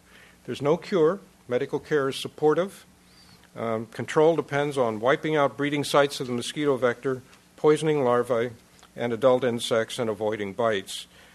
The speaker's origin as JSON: {"language": "English", "region": "Ohio", "country": "United States", "said": "a country the size of my home state, Ohio."}